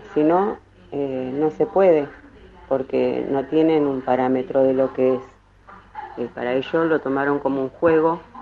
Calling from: Buenos Aires, Argentina; Yo soy docente, soy de Buenos Aires … soy profe de cursos de cerámica

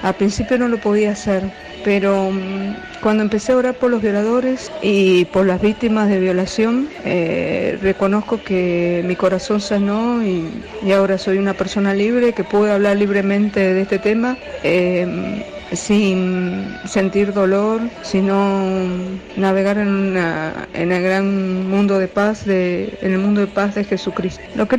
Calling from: Mendoza, Argentina; de Mendoza.

